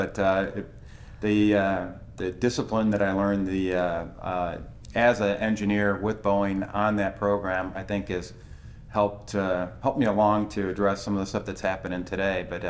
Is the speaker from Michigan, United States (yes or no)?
yes; Michigan, United States; I mean, I was born and raised in Michigan, but I spent a lot of time working on the space program outside of the state.